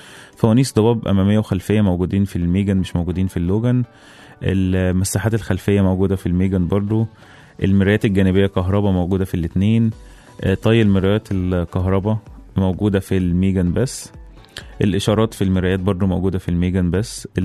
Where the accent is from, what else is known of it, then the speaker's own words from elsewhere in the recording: Egypt; الحادثة دي حصلت على طريق السويس عندنا في مصر